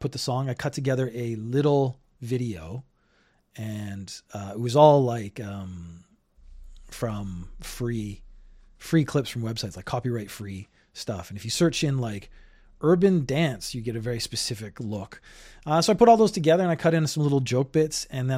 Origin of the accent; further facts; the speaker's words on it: Canada; now in Japan; I'm Canadian. I'm actually from a socialist republic, which means social services are inherently a part of the political system where I come from. I live in Japan